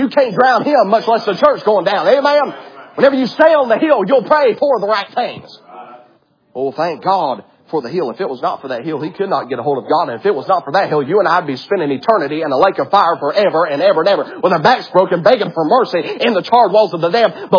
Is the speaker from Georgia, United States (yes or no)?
yes; Georgia, United States; I'm from Georgia. I'm as crazy as a sprayed roach, but they keep me anyway.